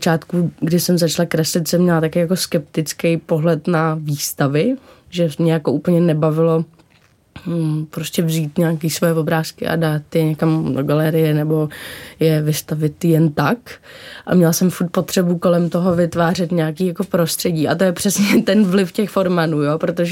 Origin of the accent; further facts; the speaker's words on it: Dobřichovice, Central Bohemian Region, Czechia; Já jsem vyrůstala od 3 v Dobřichovicích, což je kousek od Prahy a je to úplně asi si myslím, že úplně skvělý místo na vyrůstání, protože pořád to byla vlastně v té době vesnice